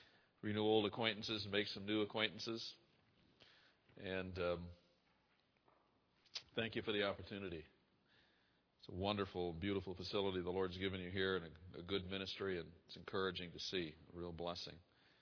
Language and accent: English; Montrose, Michigan, United States; a little town of Montrose, Michigan, outside of Flint. I was born in Flint and raised in Montrose.